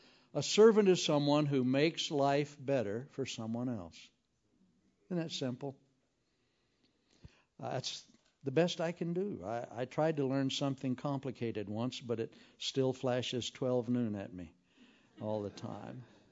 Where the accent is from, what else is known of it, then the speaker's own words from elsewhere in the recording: United States; And you see, I live in the United States. I'm actually a member of the kingdom of God. I'm an American by accident.